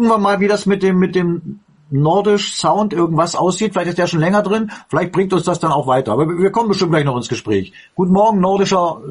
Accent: East Germany, Germany; ich bin auch in der DDR groß geworden

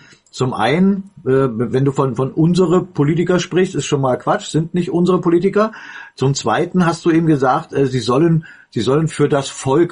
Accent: East Germany, Germany; ich bin auch in der DDR groß geworden

